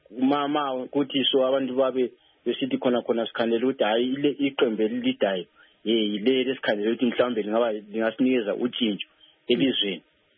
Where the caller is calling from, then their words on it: Botswana; I'm calling from Botswana.